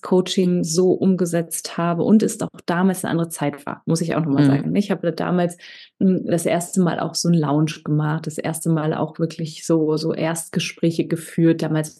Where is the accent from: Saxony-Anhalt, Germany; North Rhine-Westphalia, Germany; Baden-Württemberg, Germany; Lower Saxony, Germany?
North Rhine-Westphalia, Germany; Düsseldorf; born there; Ich bin in Düsseldorf geboren, habe damals in Düsseldorf auch studiert, an der FH, an der Hochschule Düsseldorf.